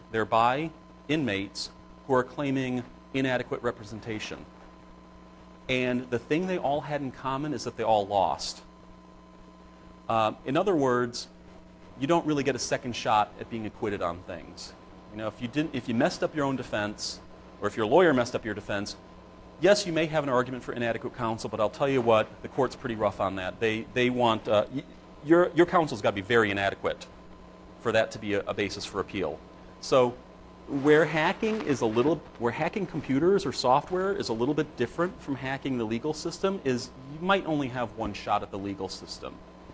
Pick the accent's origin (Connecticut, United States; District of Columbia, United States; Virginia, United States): Connecticut, United States; I grew up in Connecticut